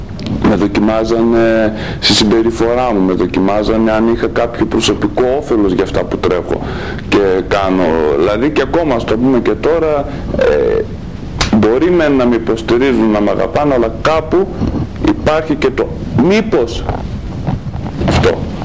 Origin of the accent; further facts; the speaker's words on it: Athens, Attica, Greece; επειδή εγώ μεγάλωσα στην Αθήνα